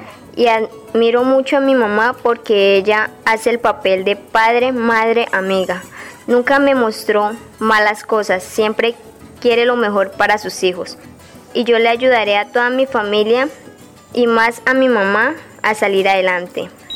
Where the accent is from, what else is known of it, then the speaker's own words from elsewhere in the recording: Villavicencio, Meta, Colombia; Nací en Bogotá, Villavicencio.